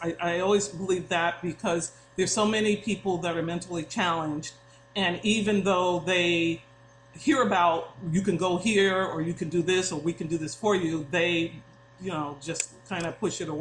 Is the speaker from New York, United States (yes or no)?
yes; New York, United States; Well, I grew up in New York, so it might not have been out here, but I remember.